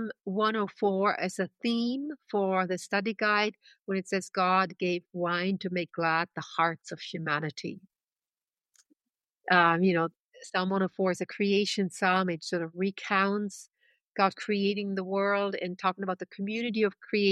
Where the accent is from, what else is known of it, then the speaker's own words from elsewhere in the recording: Germany; Well, you know, I grew up in Germany in the Lutheran faith, and I grew up on a winery.